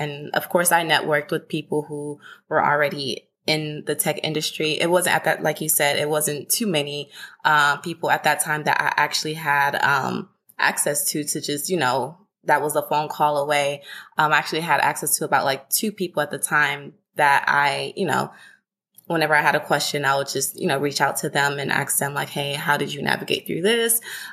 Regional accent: Houston, Texas, United States; So like I said, I'm originally from Houston, Texas. I actually went to school up north, well, the northern side of Texas, so in Denton.

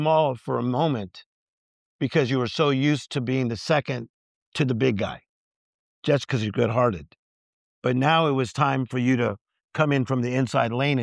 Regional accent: Compton, California, United States; I'm from Compton, California. 7 people we had in a 2-bedroom apartment.

